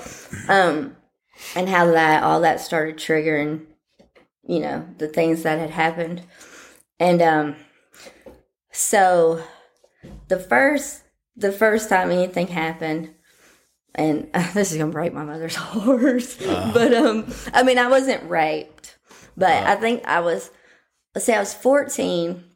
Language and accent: English; Germany; also born or lived in Pensacola, United States / Iceland / Florida, United States; now in United States; first I was born in Pensacola, we went to Iceland, then we went to Germany, then we went back to Florida. But during most of my childhood, we were in Germany.